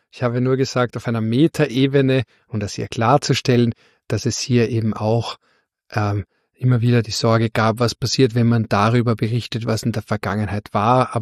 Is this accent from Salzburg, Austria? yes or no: no; Vienna, Austria; Ich bin Wiener, ich kann das auch meinem Naturell nach gar nicht.